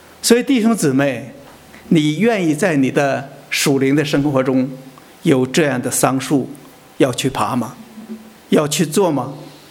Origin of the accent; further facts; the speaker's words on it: China; 尤其我们中国人很好客，客人来的时候我们都很高兴。